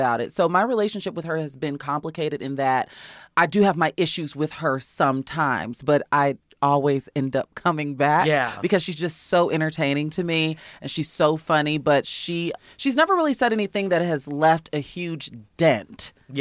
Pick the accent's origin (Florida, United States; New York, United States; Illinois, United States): Illinois, United States; Chicago; And in fairness, I grew up in Chicago, so I did not have access to the radio station that she was on